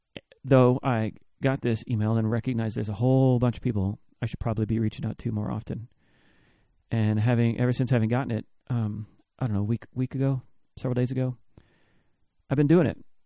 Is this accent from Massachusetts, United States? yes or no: no; Arlington, Texas, United States; now in Austin, United States; I grew up in Arlington, Texas, Dallas-Fort Worth, 817 area code. And I live in Austin now, 512.